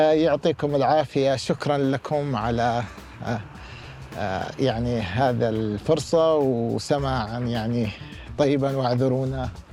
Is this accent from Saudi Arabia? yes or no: yes; Asir, Saudi Arabia; لو أنا لو قابلت نفسي وأنا صغير في قريتي في عسير